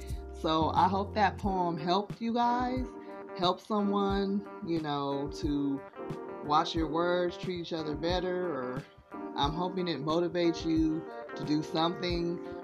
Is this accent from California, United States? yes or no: yes; California, United States; We're podcasting from sunny Southern California. And a little bit about me. I'm from Cali.